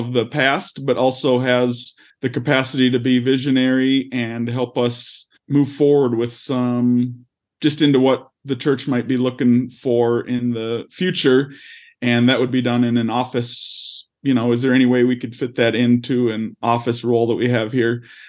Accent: Minnesota, United States; So I started a little property business up in my hometown in Minnesota so I could keep those connections

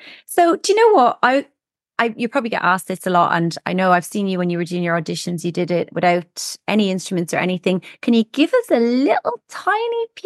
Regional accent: Clondalkin, Leinster, Ireland; because I'm originally from Clondalkin

